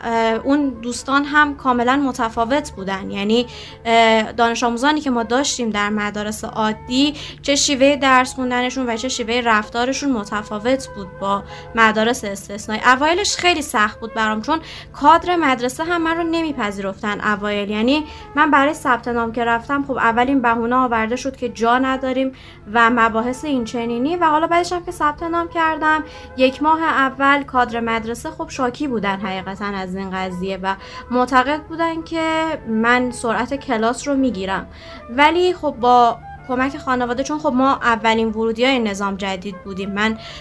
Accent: Iran; من همینطوری که فرمودید اصالتاً افغانستانی هستم، ولی متولد و بزرگ شده ایران هستم.

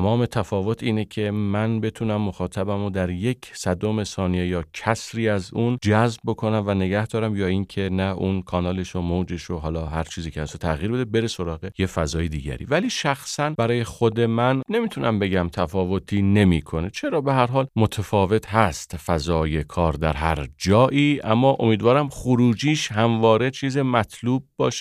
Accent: Shemiranat, Tehran Province, Iran; قدیمتر شمیرانات مجموعه روستاهایی بود که در کنار هم شمیرانات رو می‌ساختن. و حالا خب من سال‌های نوزادی، نوباوگی، نونهالی و کودکیم رو اونجا سپری کردم. مدرسه رفتم، درس خوندم توی همون مدرسه‌های همونجا، همون اطراف

